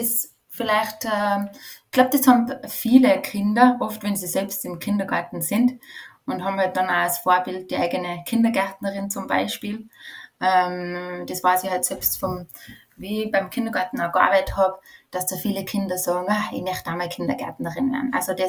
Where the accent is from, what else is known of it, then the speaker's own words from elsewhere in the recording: Tyrol, Austria; weil ich bin in einem Bauernhof in Tirol aufgewachsen